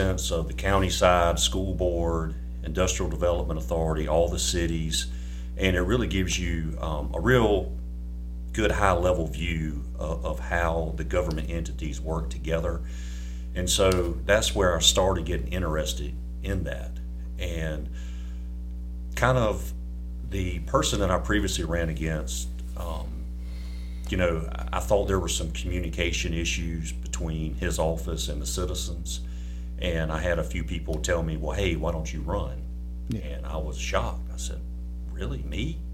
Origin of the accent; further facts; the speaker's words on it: Georgia, United States; I was born and raised in Clio area. So I've been here most of my life.